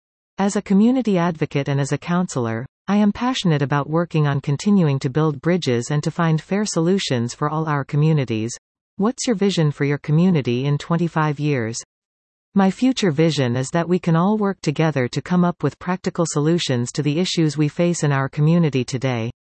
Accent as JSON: {"language": "English", "region": "British Columbia", "country": "Canada", "tie": "born or raised there", "said": "I was born and raised in the Cowichan Valley."}